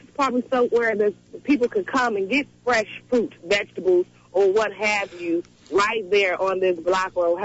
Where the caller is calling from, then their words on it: DeKalb, Illinois, United States; I'm calling from DeKalb, but I know where you're, what you're talking about and the location. I have family that's still there.